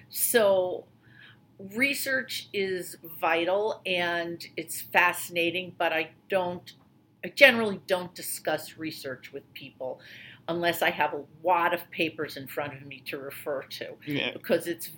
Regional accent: New York, United States; I'm originally from New York, but I did get over it.

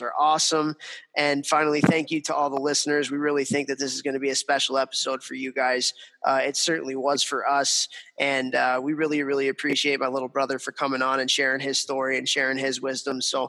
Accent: Chicago, Illinois, United States; all the way in my hometown of Chicago, Illinois

